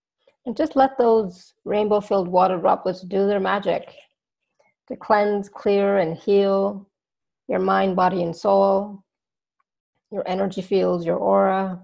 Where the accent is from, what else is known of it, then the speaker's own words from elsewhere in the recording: Canada; also born or lived in United States; I'm Canadian, so I already have my Thanksgiving in October. But I'm also an honorary American. I have family there and I used to live in the U.S. for 2 years. So I consider that my second home.